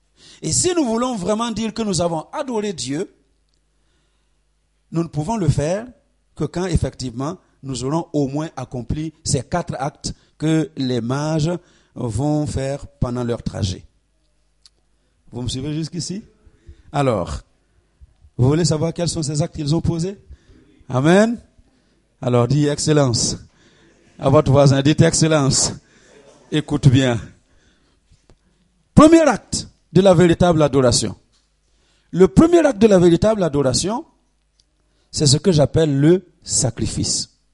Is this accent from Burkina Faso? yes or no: yes; Burkina Faso; now in France; je ne sais pas si en France, on vous enseigne la géographie comme chez nous au Burkina